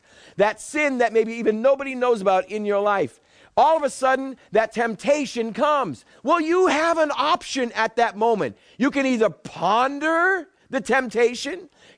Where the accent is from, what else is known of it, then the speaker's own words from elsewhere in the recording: Massachusetts, United States; I'm not from here. I'm from New England, up near Boston.